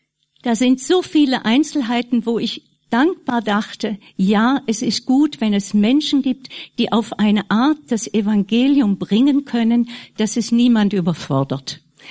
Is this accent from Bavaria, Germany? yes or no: no; Friedrichshafen, Baden-Württemberg, Germany; Ich komme aus Friedrichshafen, aus Davids Heimatgemeinde.